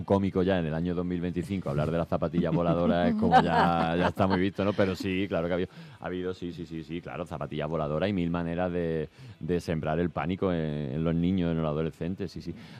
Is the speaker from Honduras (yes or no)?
no; Málaga, Andalusia, Spain; vengo de Málaga, que parezco de verdad.